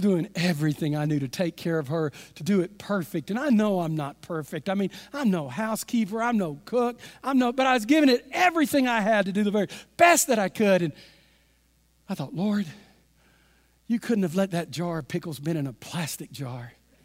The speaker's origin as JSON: {"language": "English", "region": "Texas", "country": "United States", "said": "you got to understand, I'm from East Texas, and I'm strong."}